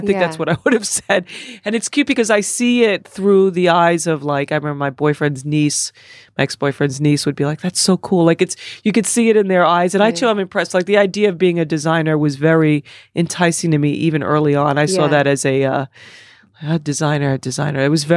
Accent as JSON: {"language": "English", "region": "New York", "country": "United States", "tie": "born or raised there", "said": "I was brought up in Long Island, in New York, in a culture that I had a good education"}